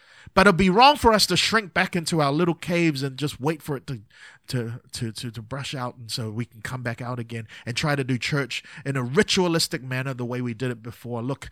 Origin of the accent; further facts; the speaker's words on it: Texas, United States; accent: Texas; I know y'all are laughing at my Texas accent, right?